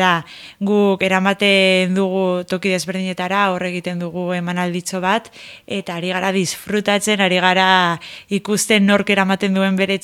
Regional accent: Navarre, Spain; ni Nafarroakoa naiz, herri batekoa

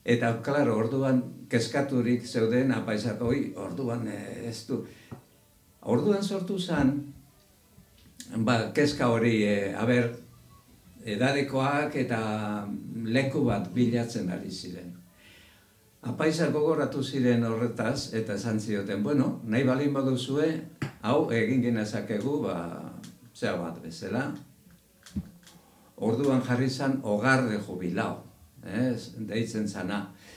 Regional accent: Errenteria, Basque Country, Spain; born there; Bai, errenterikoa. Bai, errenterikoa.

